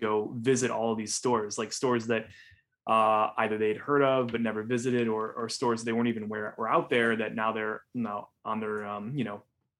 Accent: Indiana, United States; I grew up in Northwest Indiana, so I was intimately familiar with Kokomo Toys.

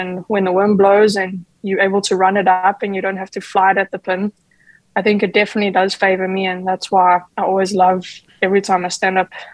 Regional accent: Johannesburg, Gauteng, South Africa; I grew up in Johannesburg, and then we're at altitude, the ball goes forever

